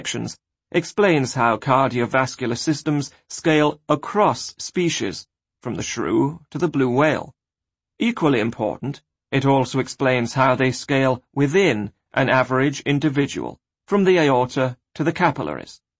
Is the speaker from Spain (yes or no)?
no; England, United Kingdom; I grew up in houses in England with DC electricity